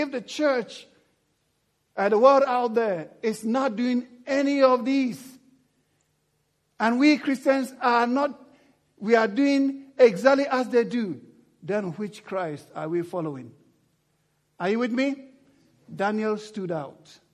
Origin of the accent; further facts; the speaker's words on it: England, United Kingdom; You see, we are English because we fly the flag, right?